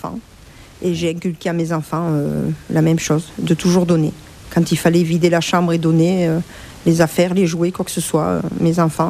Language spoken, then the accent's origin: French; Perpignan, Occitanie, France; Je suis originaire des Pyrénées-Orientales dans le 66. Je suis née donc à Perpignan. J'ai vécu dans une ferme qui s'appelait le Masphage. Je suis issue d'une famille d'ouvriers. Mon père travaillait dans les vignes et ma mère ne travaillait pas.